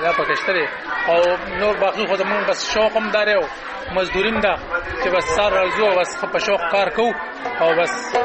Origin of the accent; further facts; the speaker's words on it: Wardak, Afghanistan; زه د وردګ یم